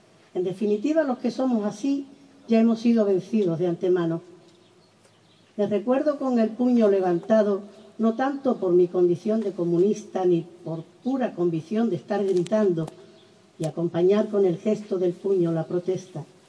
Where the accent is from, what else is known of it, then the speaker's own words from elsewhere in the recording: Huelva, Andalusia, Spain; also born or lived in Seville; yo también vengo de Sevilla, aunque soy de Huelva